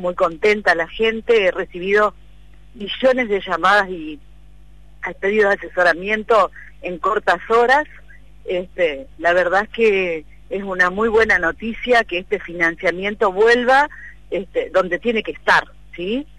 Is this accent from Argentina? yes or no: yes; Argentina; viste que somos argentinos